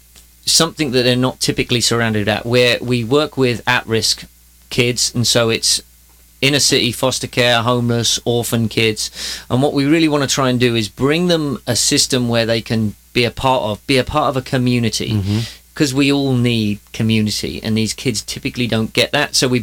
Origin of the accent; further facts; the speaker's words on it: England, United Kingdom; now in California, United States; Sure. I'm actually English. I moved here 14 years ago now.